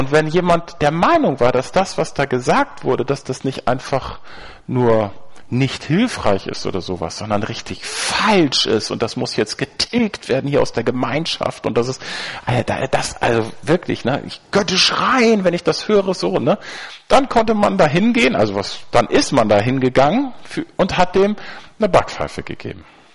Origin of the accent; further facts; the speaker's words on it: Schleswig-Holstein, Germany; Ich komme aus Nordfriesland.